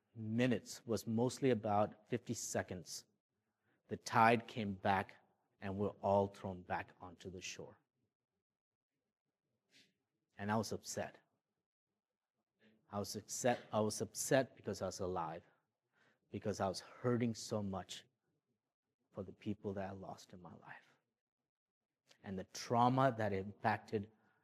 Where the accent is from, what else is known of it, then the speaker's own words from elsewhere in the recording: Liberia; So I grew up in Liberia, which drives on the right side like Americans do.